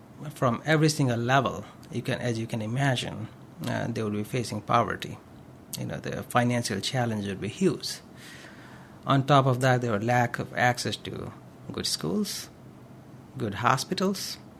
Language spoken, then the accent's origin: English; Nepal; now in United States; By U.S. standards, we were very poor. But by Nepal standards, I belong to a middle-class family.